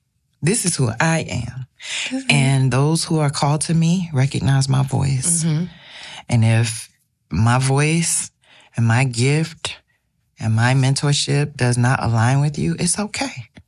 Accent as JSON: {"language": "English", "region": "Florida", "country": "United States", "said": "My great-grandfather, I'm originally from Florida."}